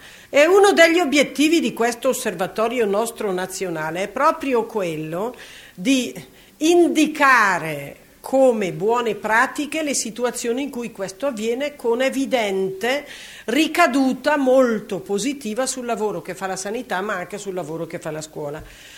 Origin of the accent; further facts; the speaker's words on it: Bergamo, Lombardy, Italy; essendo io bergamasca